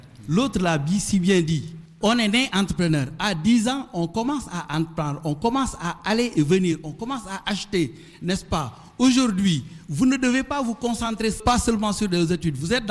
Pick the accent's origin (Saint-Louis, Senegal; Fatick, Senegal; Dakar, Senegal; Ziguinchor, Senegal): Dakar, Senegal; Je ne suis pas étudiant, je viens de Dakar comme ça.